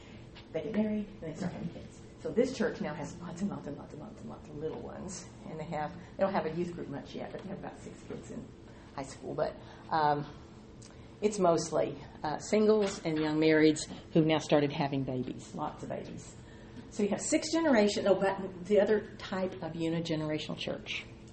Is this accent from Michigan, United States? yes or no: no; Wynne, Arkansas, United States; I grew up in Wynn, Arkansas.